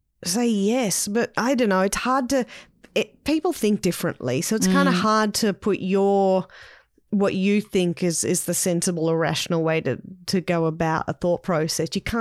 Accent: England, United Kingdom; I'm from England as well.

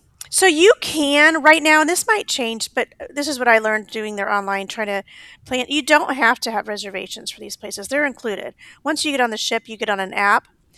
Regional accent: United States; because I'm an American and I don't speak another language, unfortunately.

